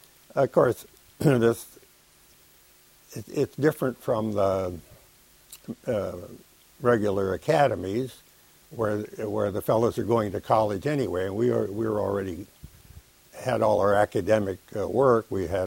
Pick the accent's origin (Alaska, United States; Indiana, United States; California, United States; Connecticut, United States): California, United States; Los Angeles; also born or lived in Boston, United States; I grew up in Los Angeles after moving from Boston at the age 4. We arrived in Los Angeles in 1923 when things were rather primitive out there, as you know.